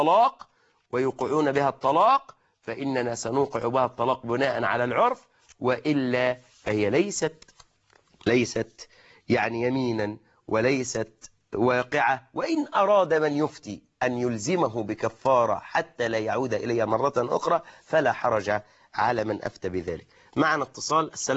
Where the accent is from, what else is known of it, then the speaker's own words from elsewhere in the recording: Egypt; نحن كمصريين يا إخواني